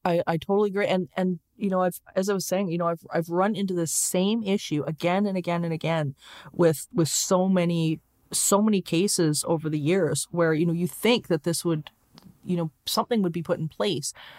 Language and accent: English; Leduc, Alberta, Canada; born there; I was born in Leduc, Alberta, which is at the time is extremely small town, and everybody knows your business. Everybody knows everybody.